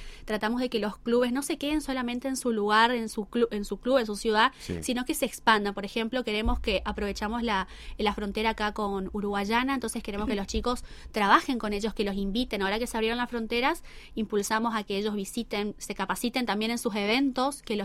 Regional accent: Posadas, Misiones, Argentina; soy de Posadas.

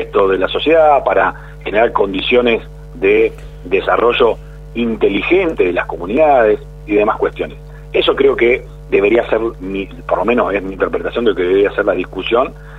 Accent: Patagonia, Argentina; yo digo que yo soy patagónico y después soy argentino.

